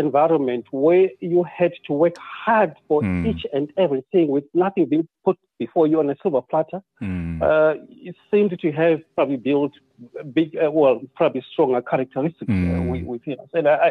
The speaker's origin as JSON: {"language": "English", "town": "Chitungwiza", "region": "Harare", "country": "Zimbabwe", "tie": "born or raised there", "also_born_or_lived": "Mufakose", "said": "Well, I was born in Mfakwase, one of the townships in Harare."}